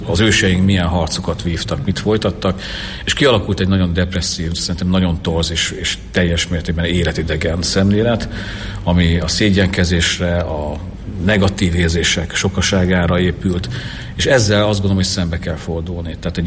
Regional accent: Kecskemét, Bács-Kiskun, Hungary; Én kecskeméti vagyok

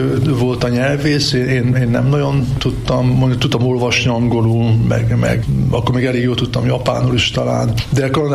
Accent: Budapest, Hungary; Pesti vagyok, tehát az Ugróban nőttem föl, és nagy élményem volt a Piósi Gimnázium, ahol jártam.

